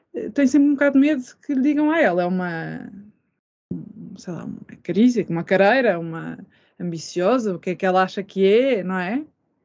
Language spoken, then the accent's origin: Portuguese; Portugal; ainda não vivo, mas sou portuguesa, Portugal é um país pobre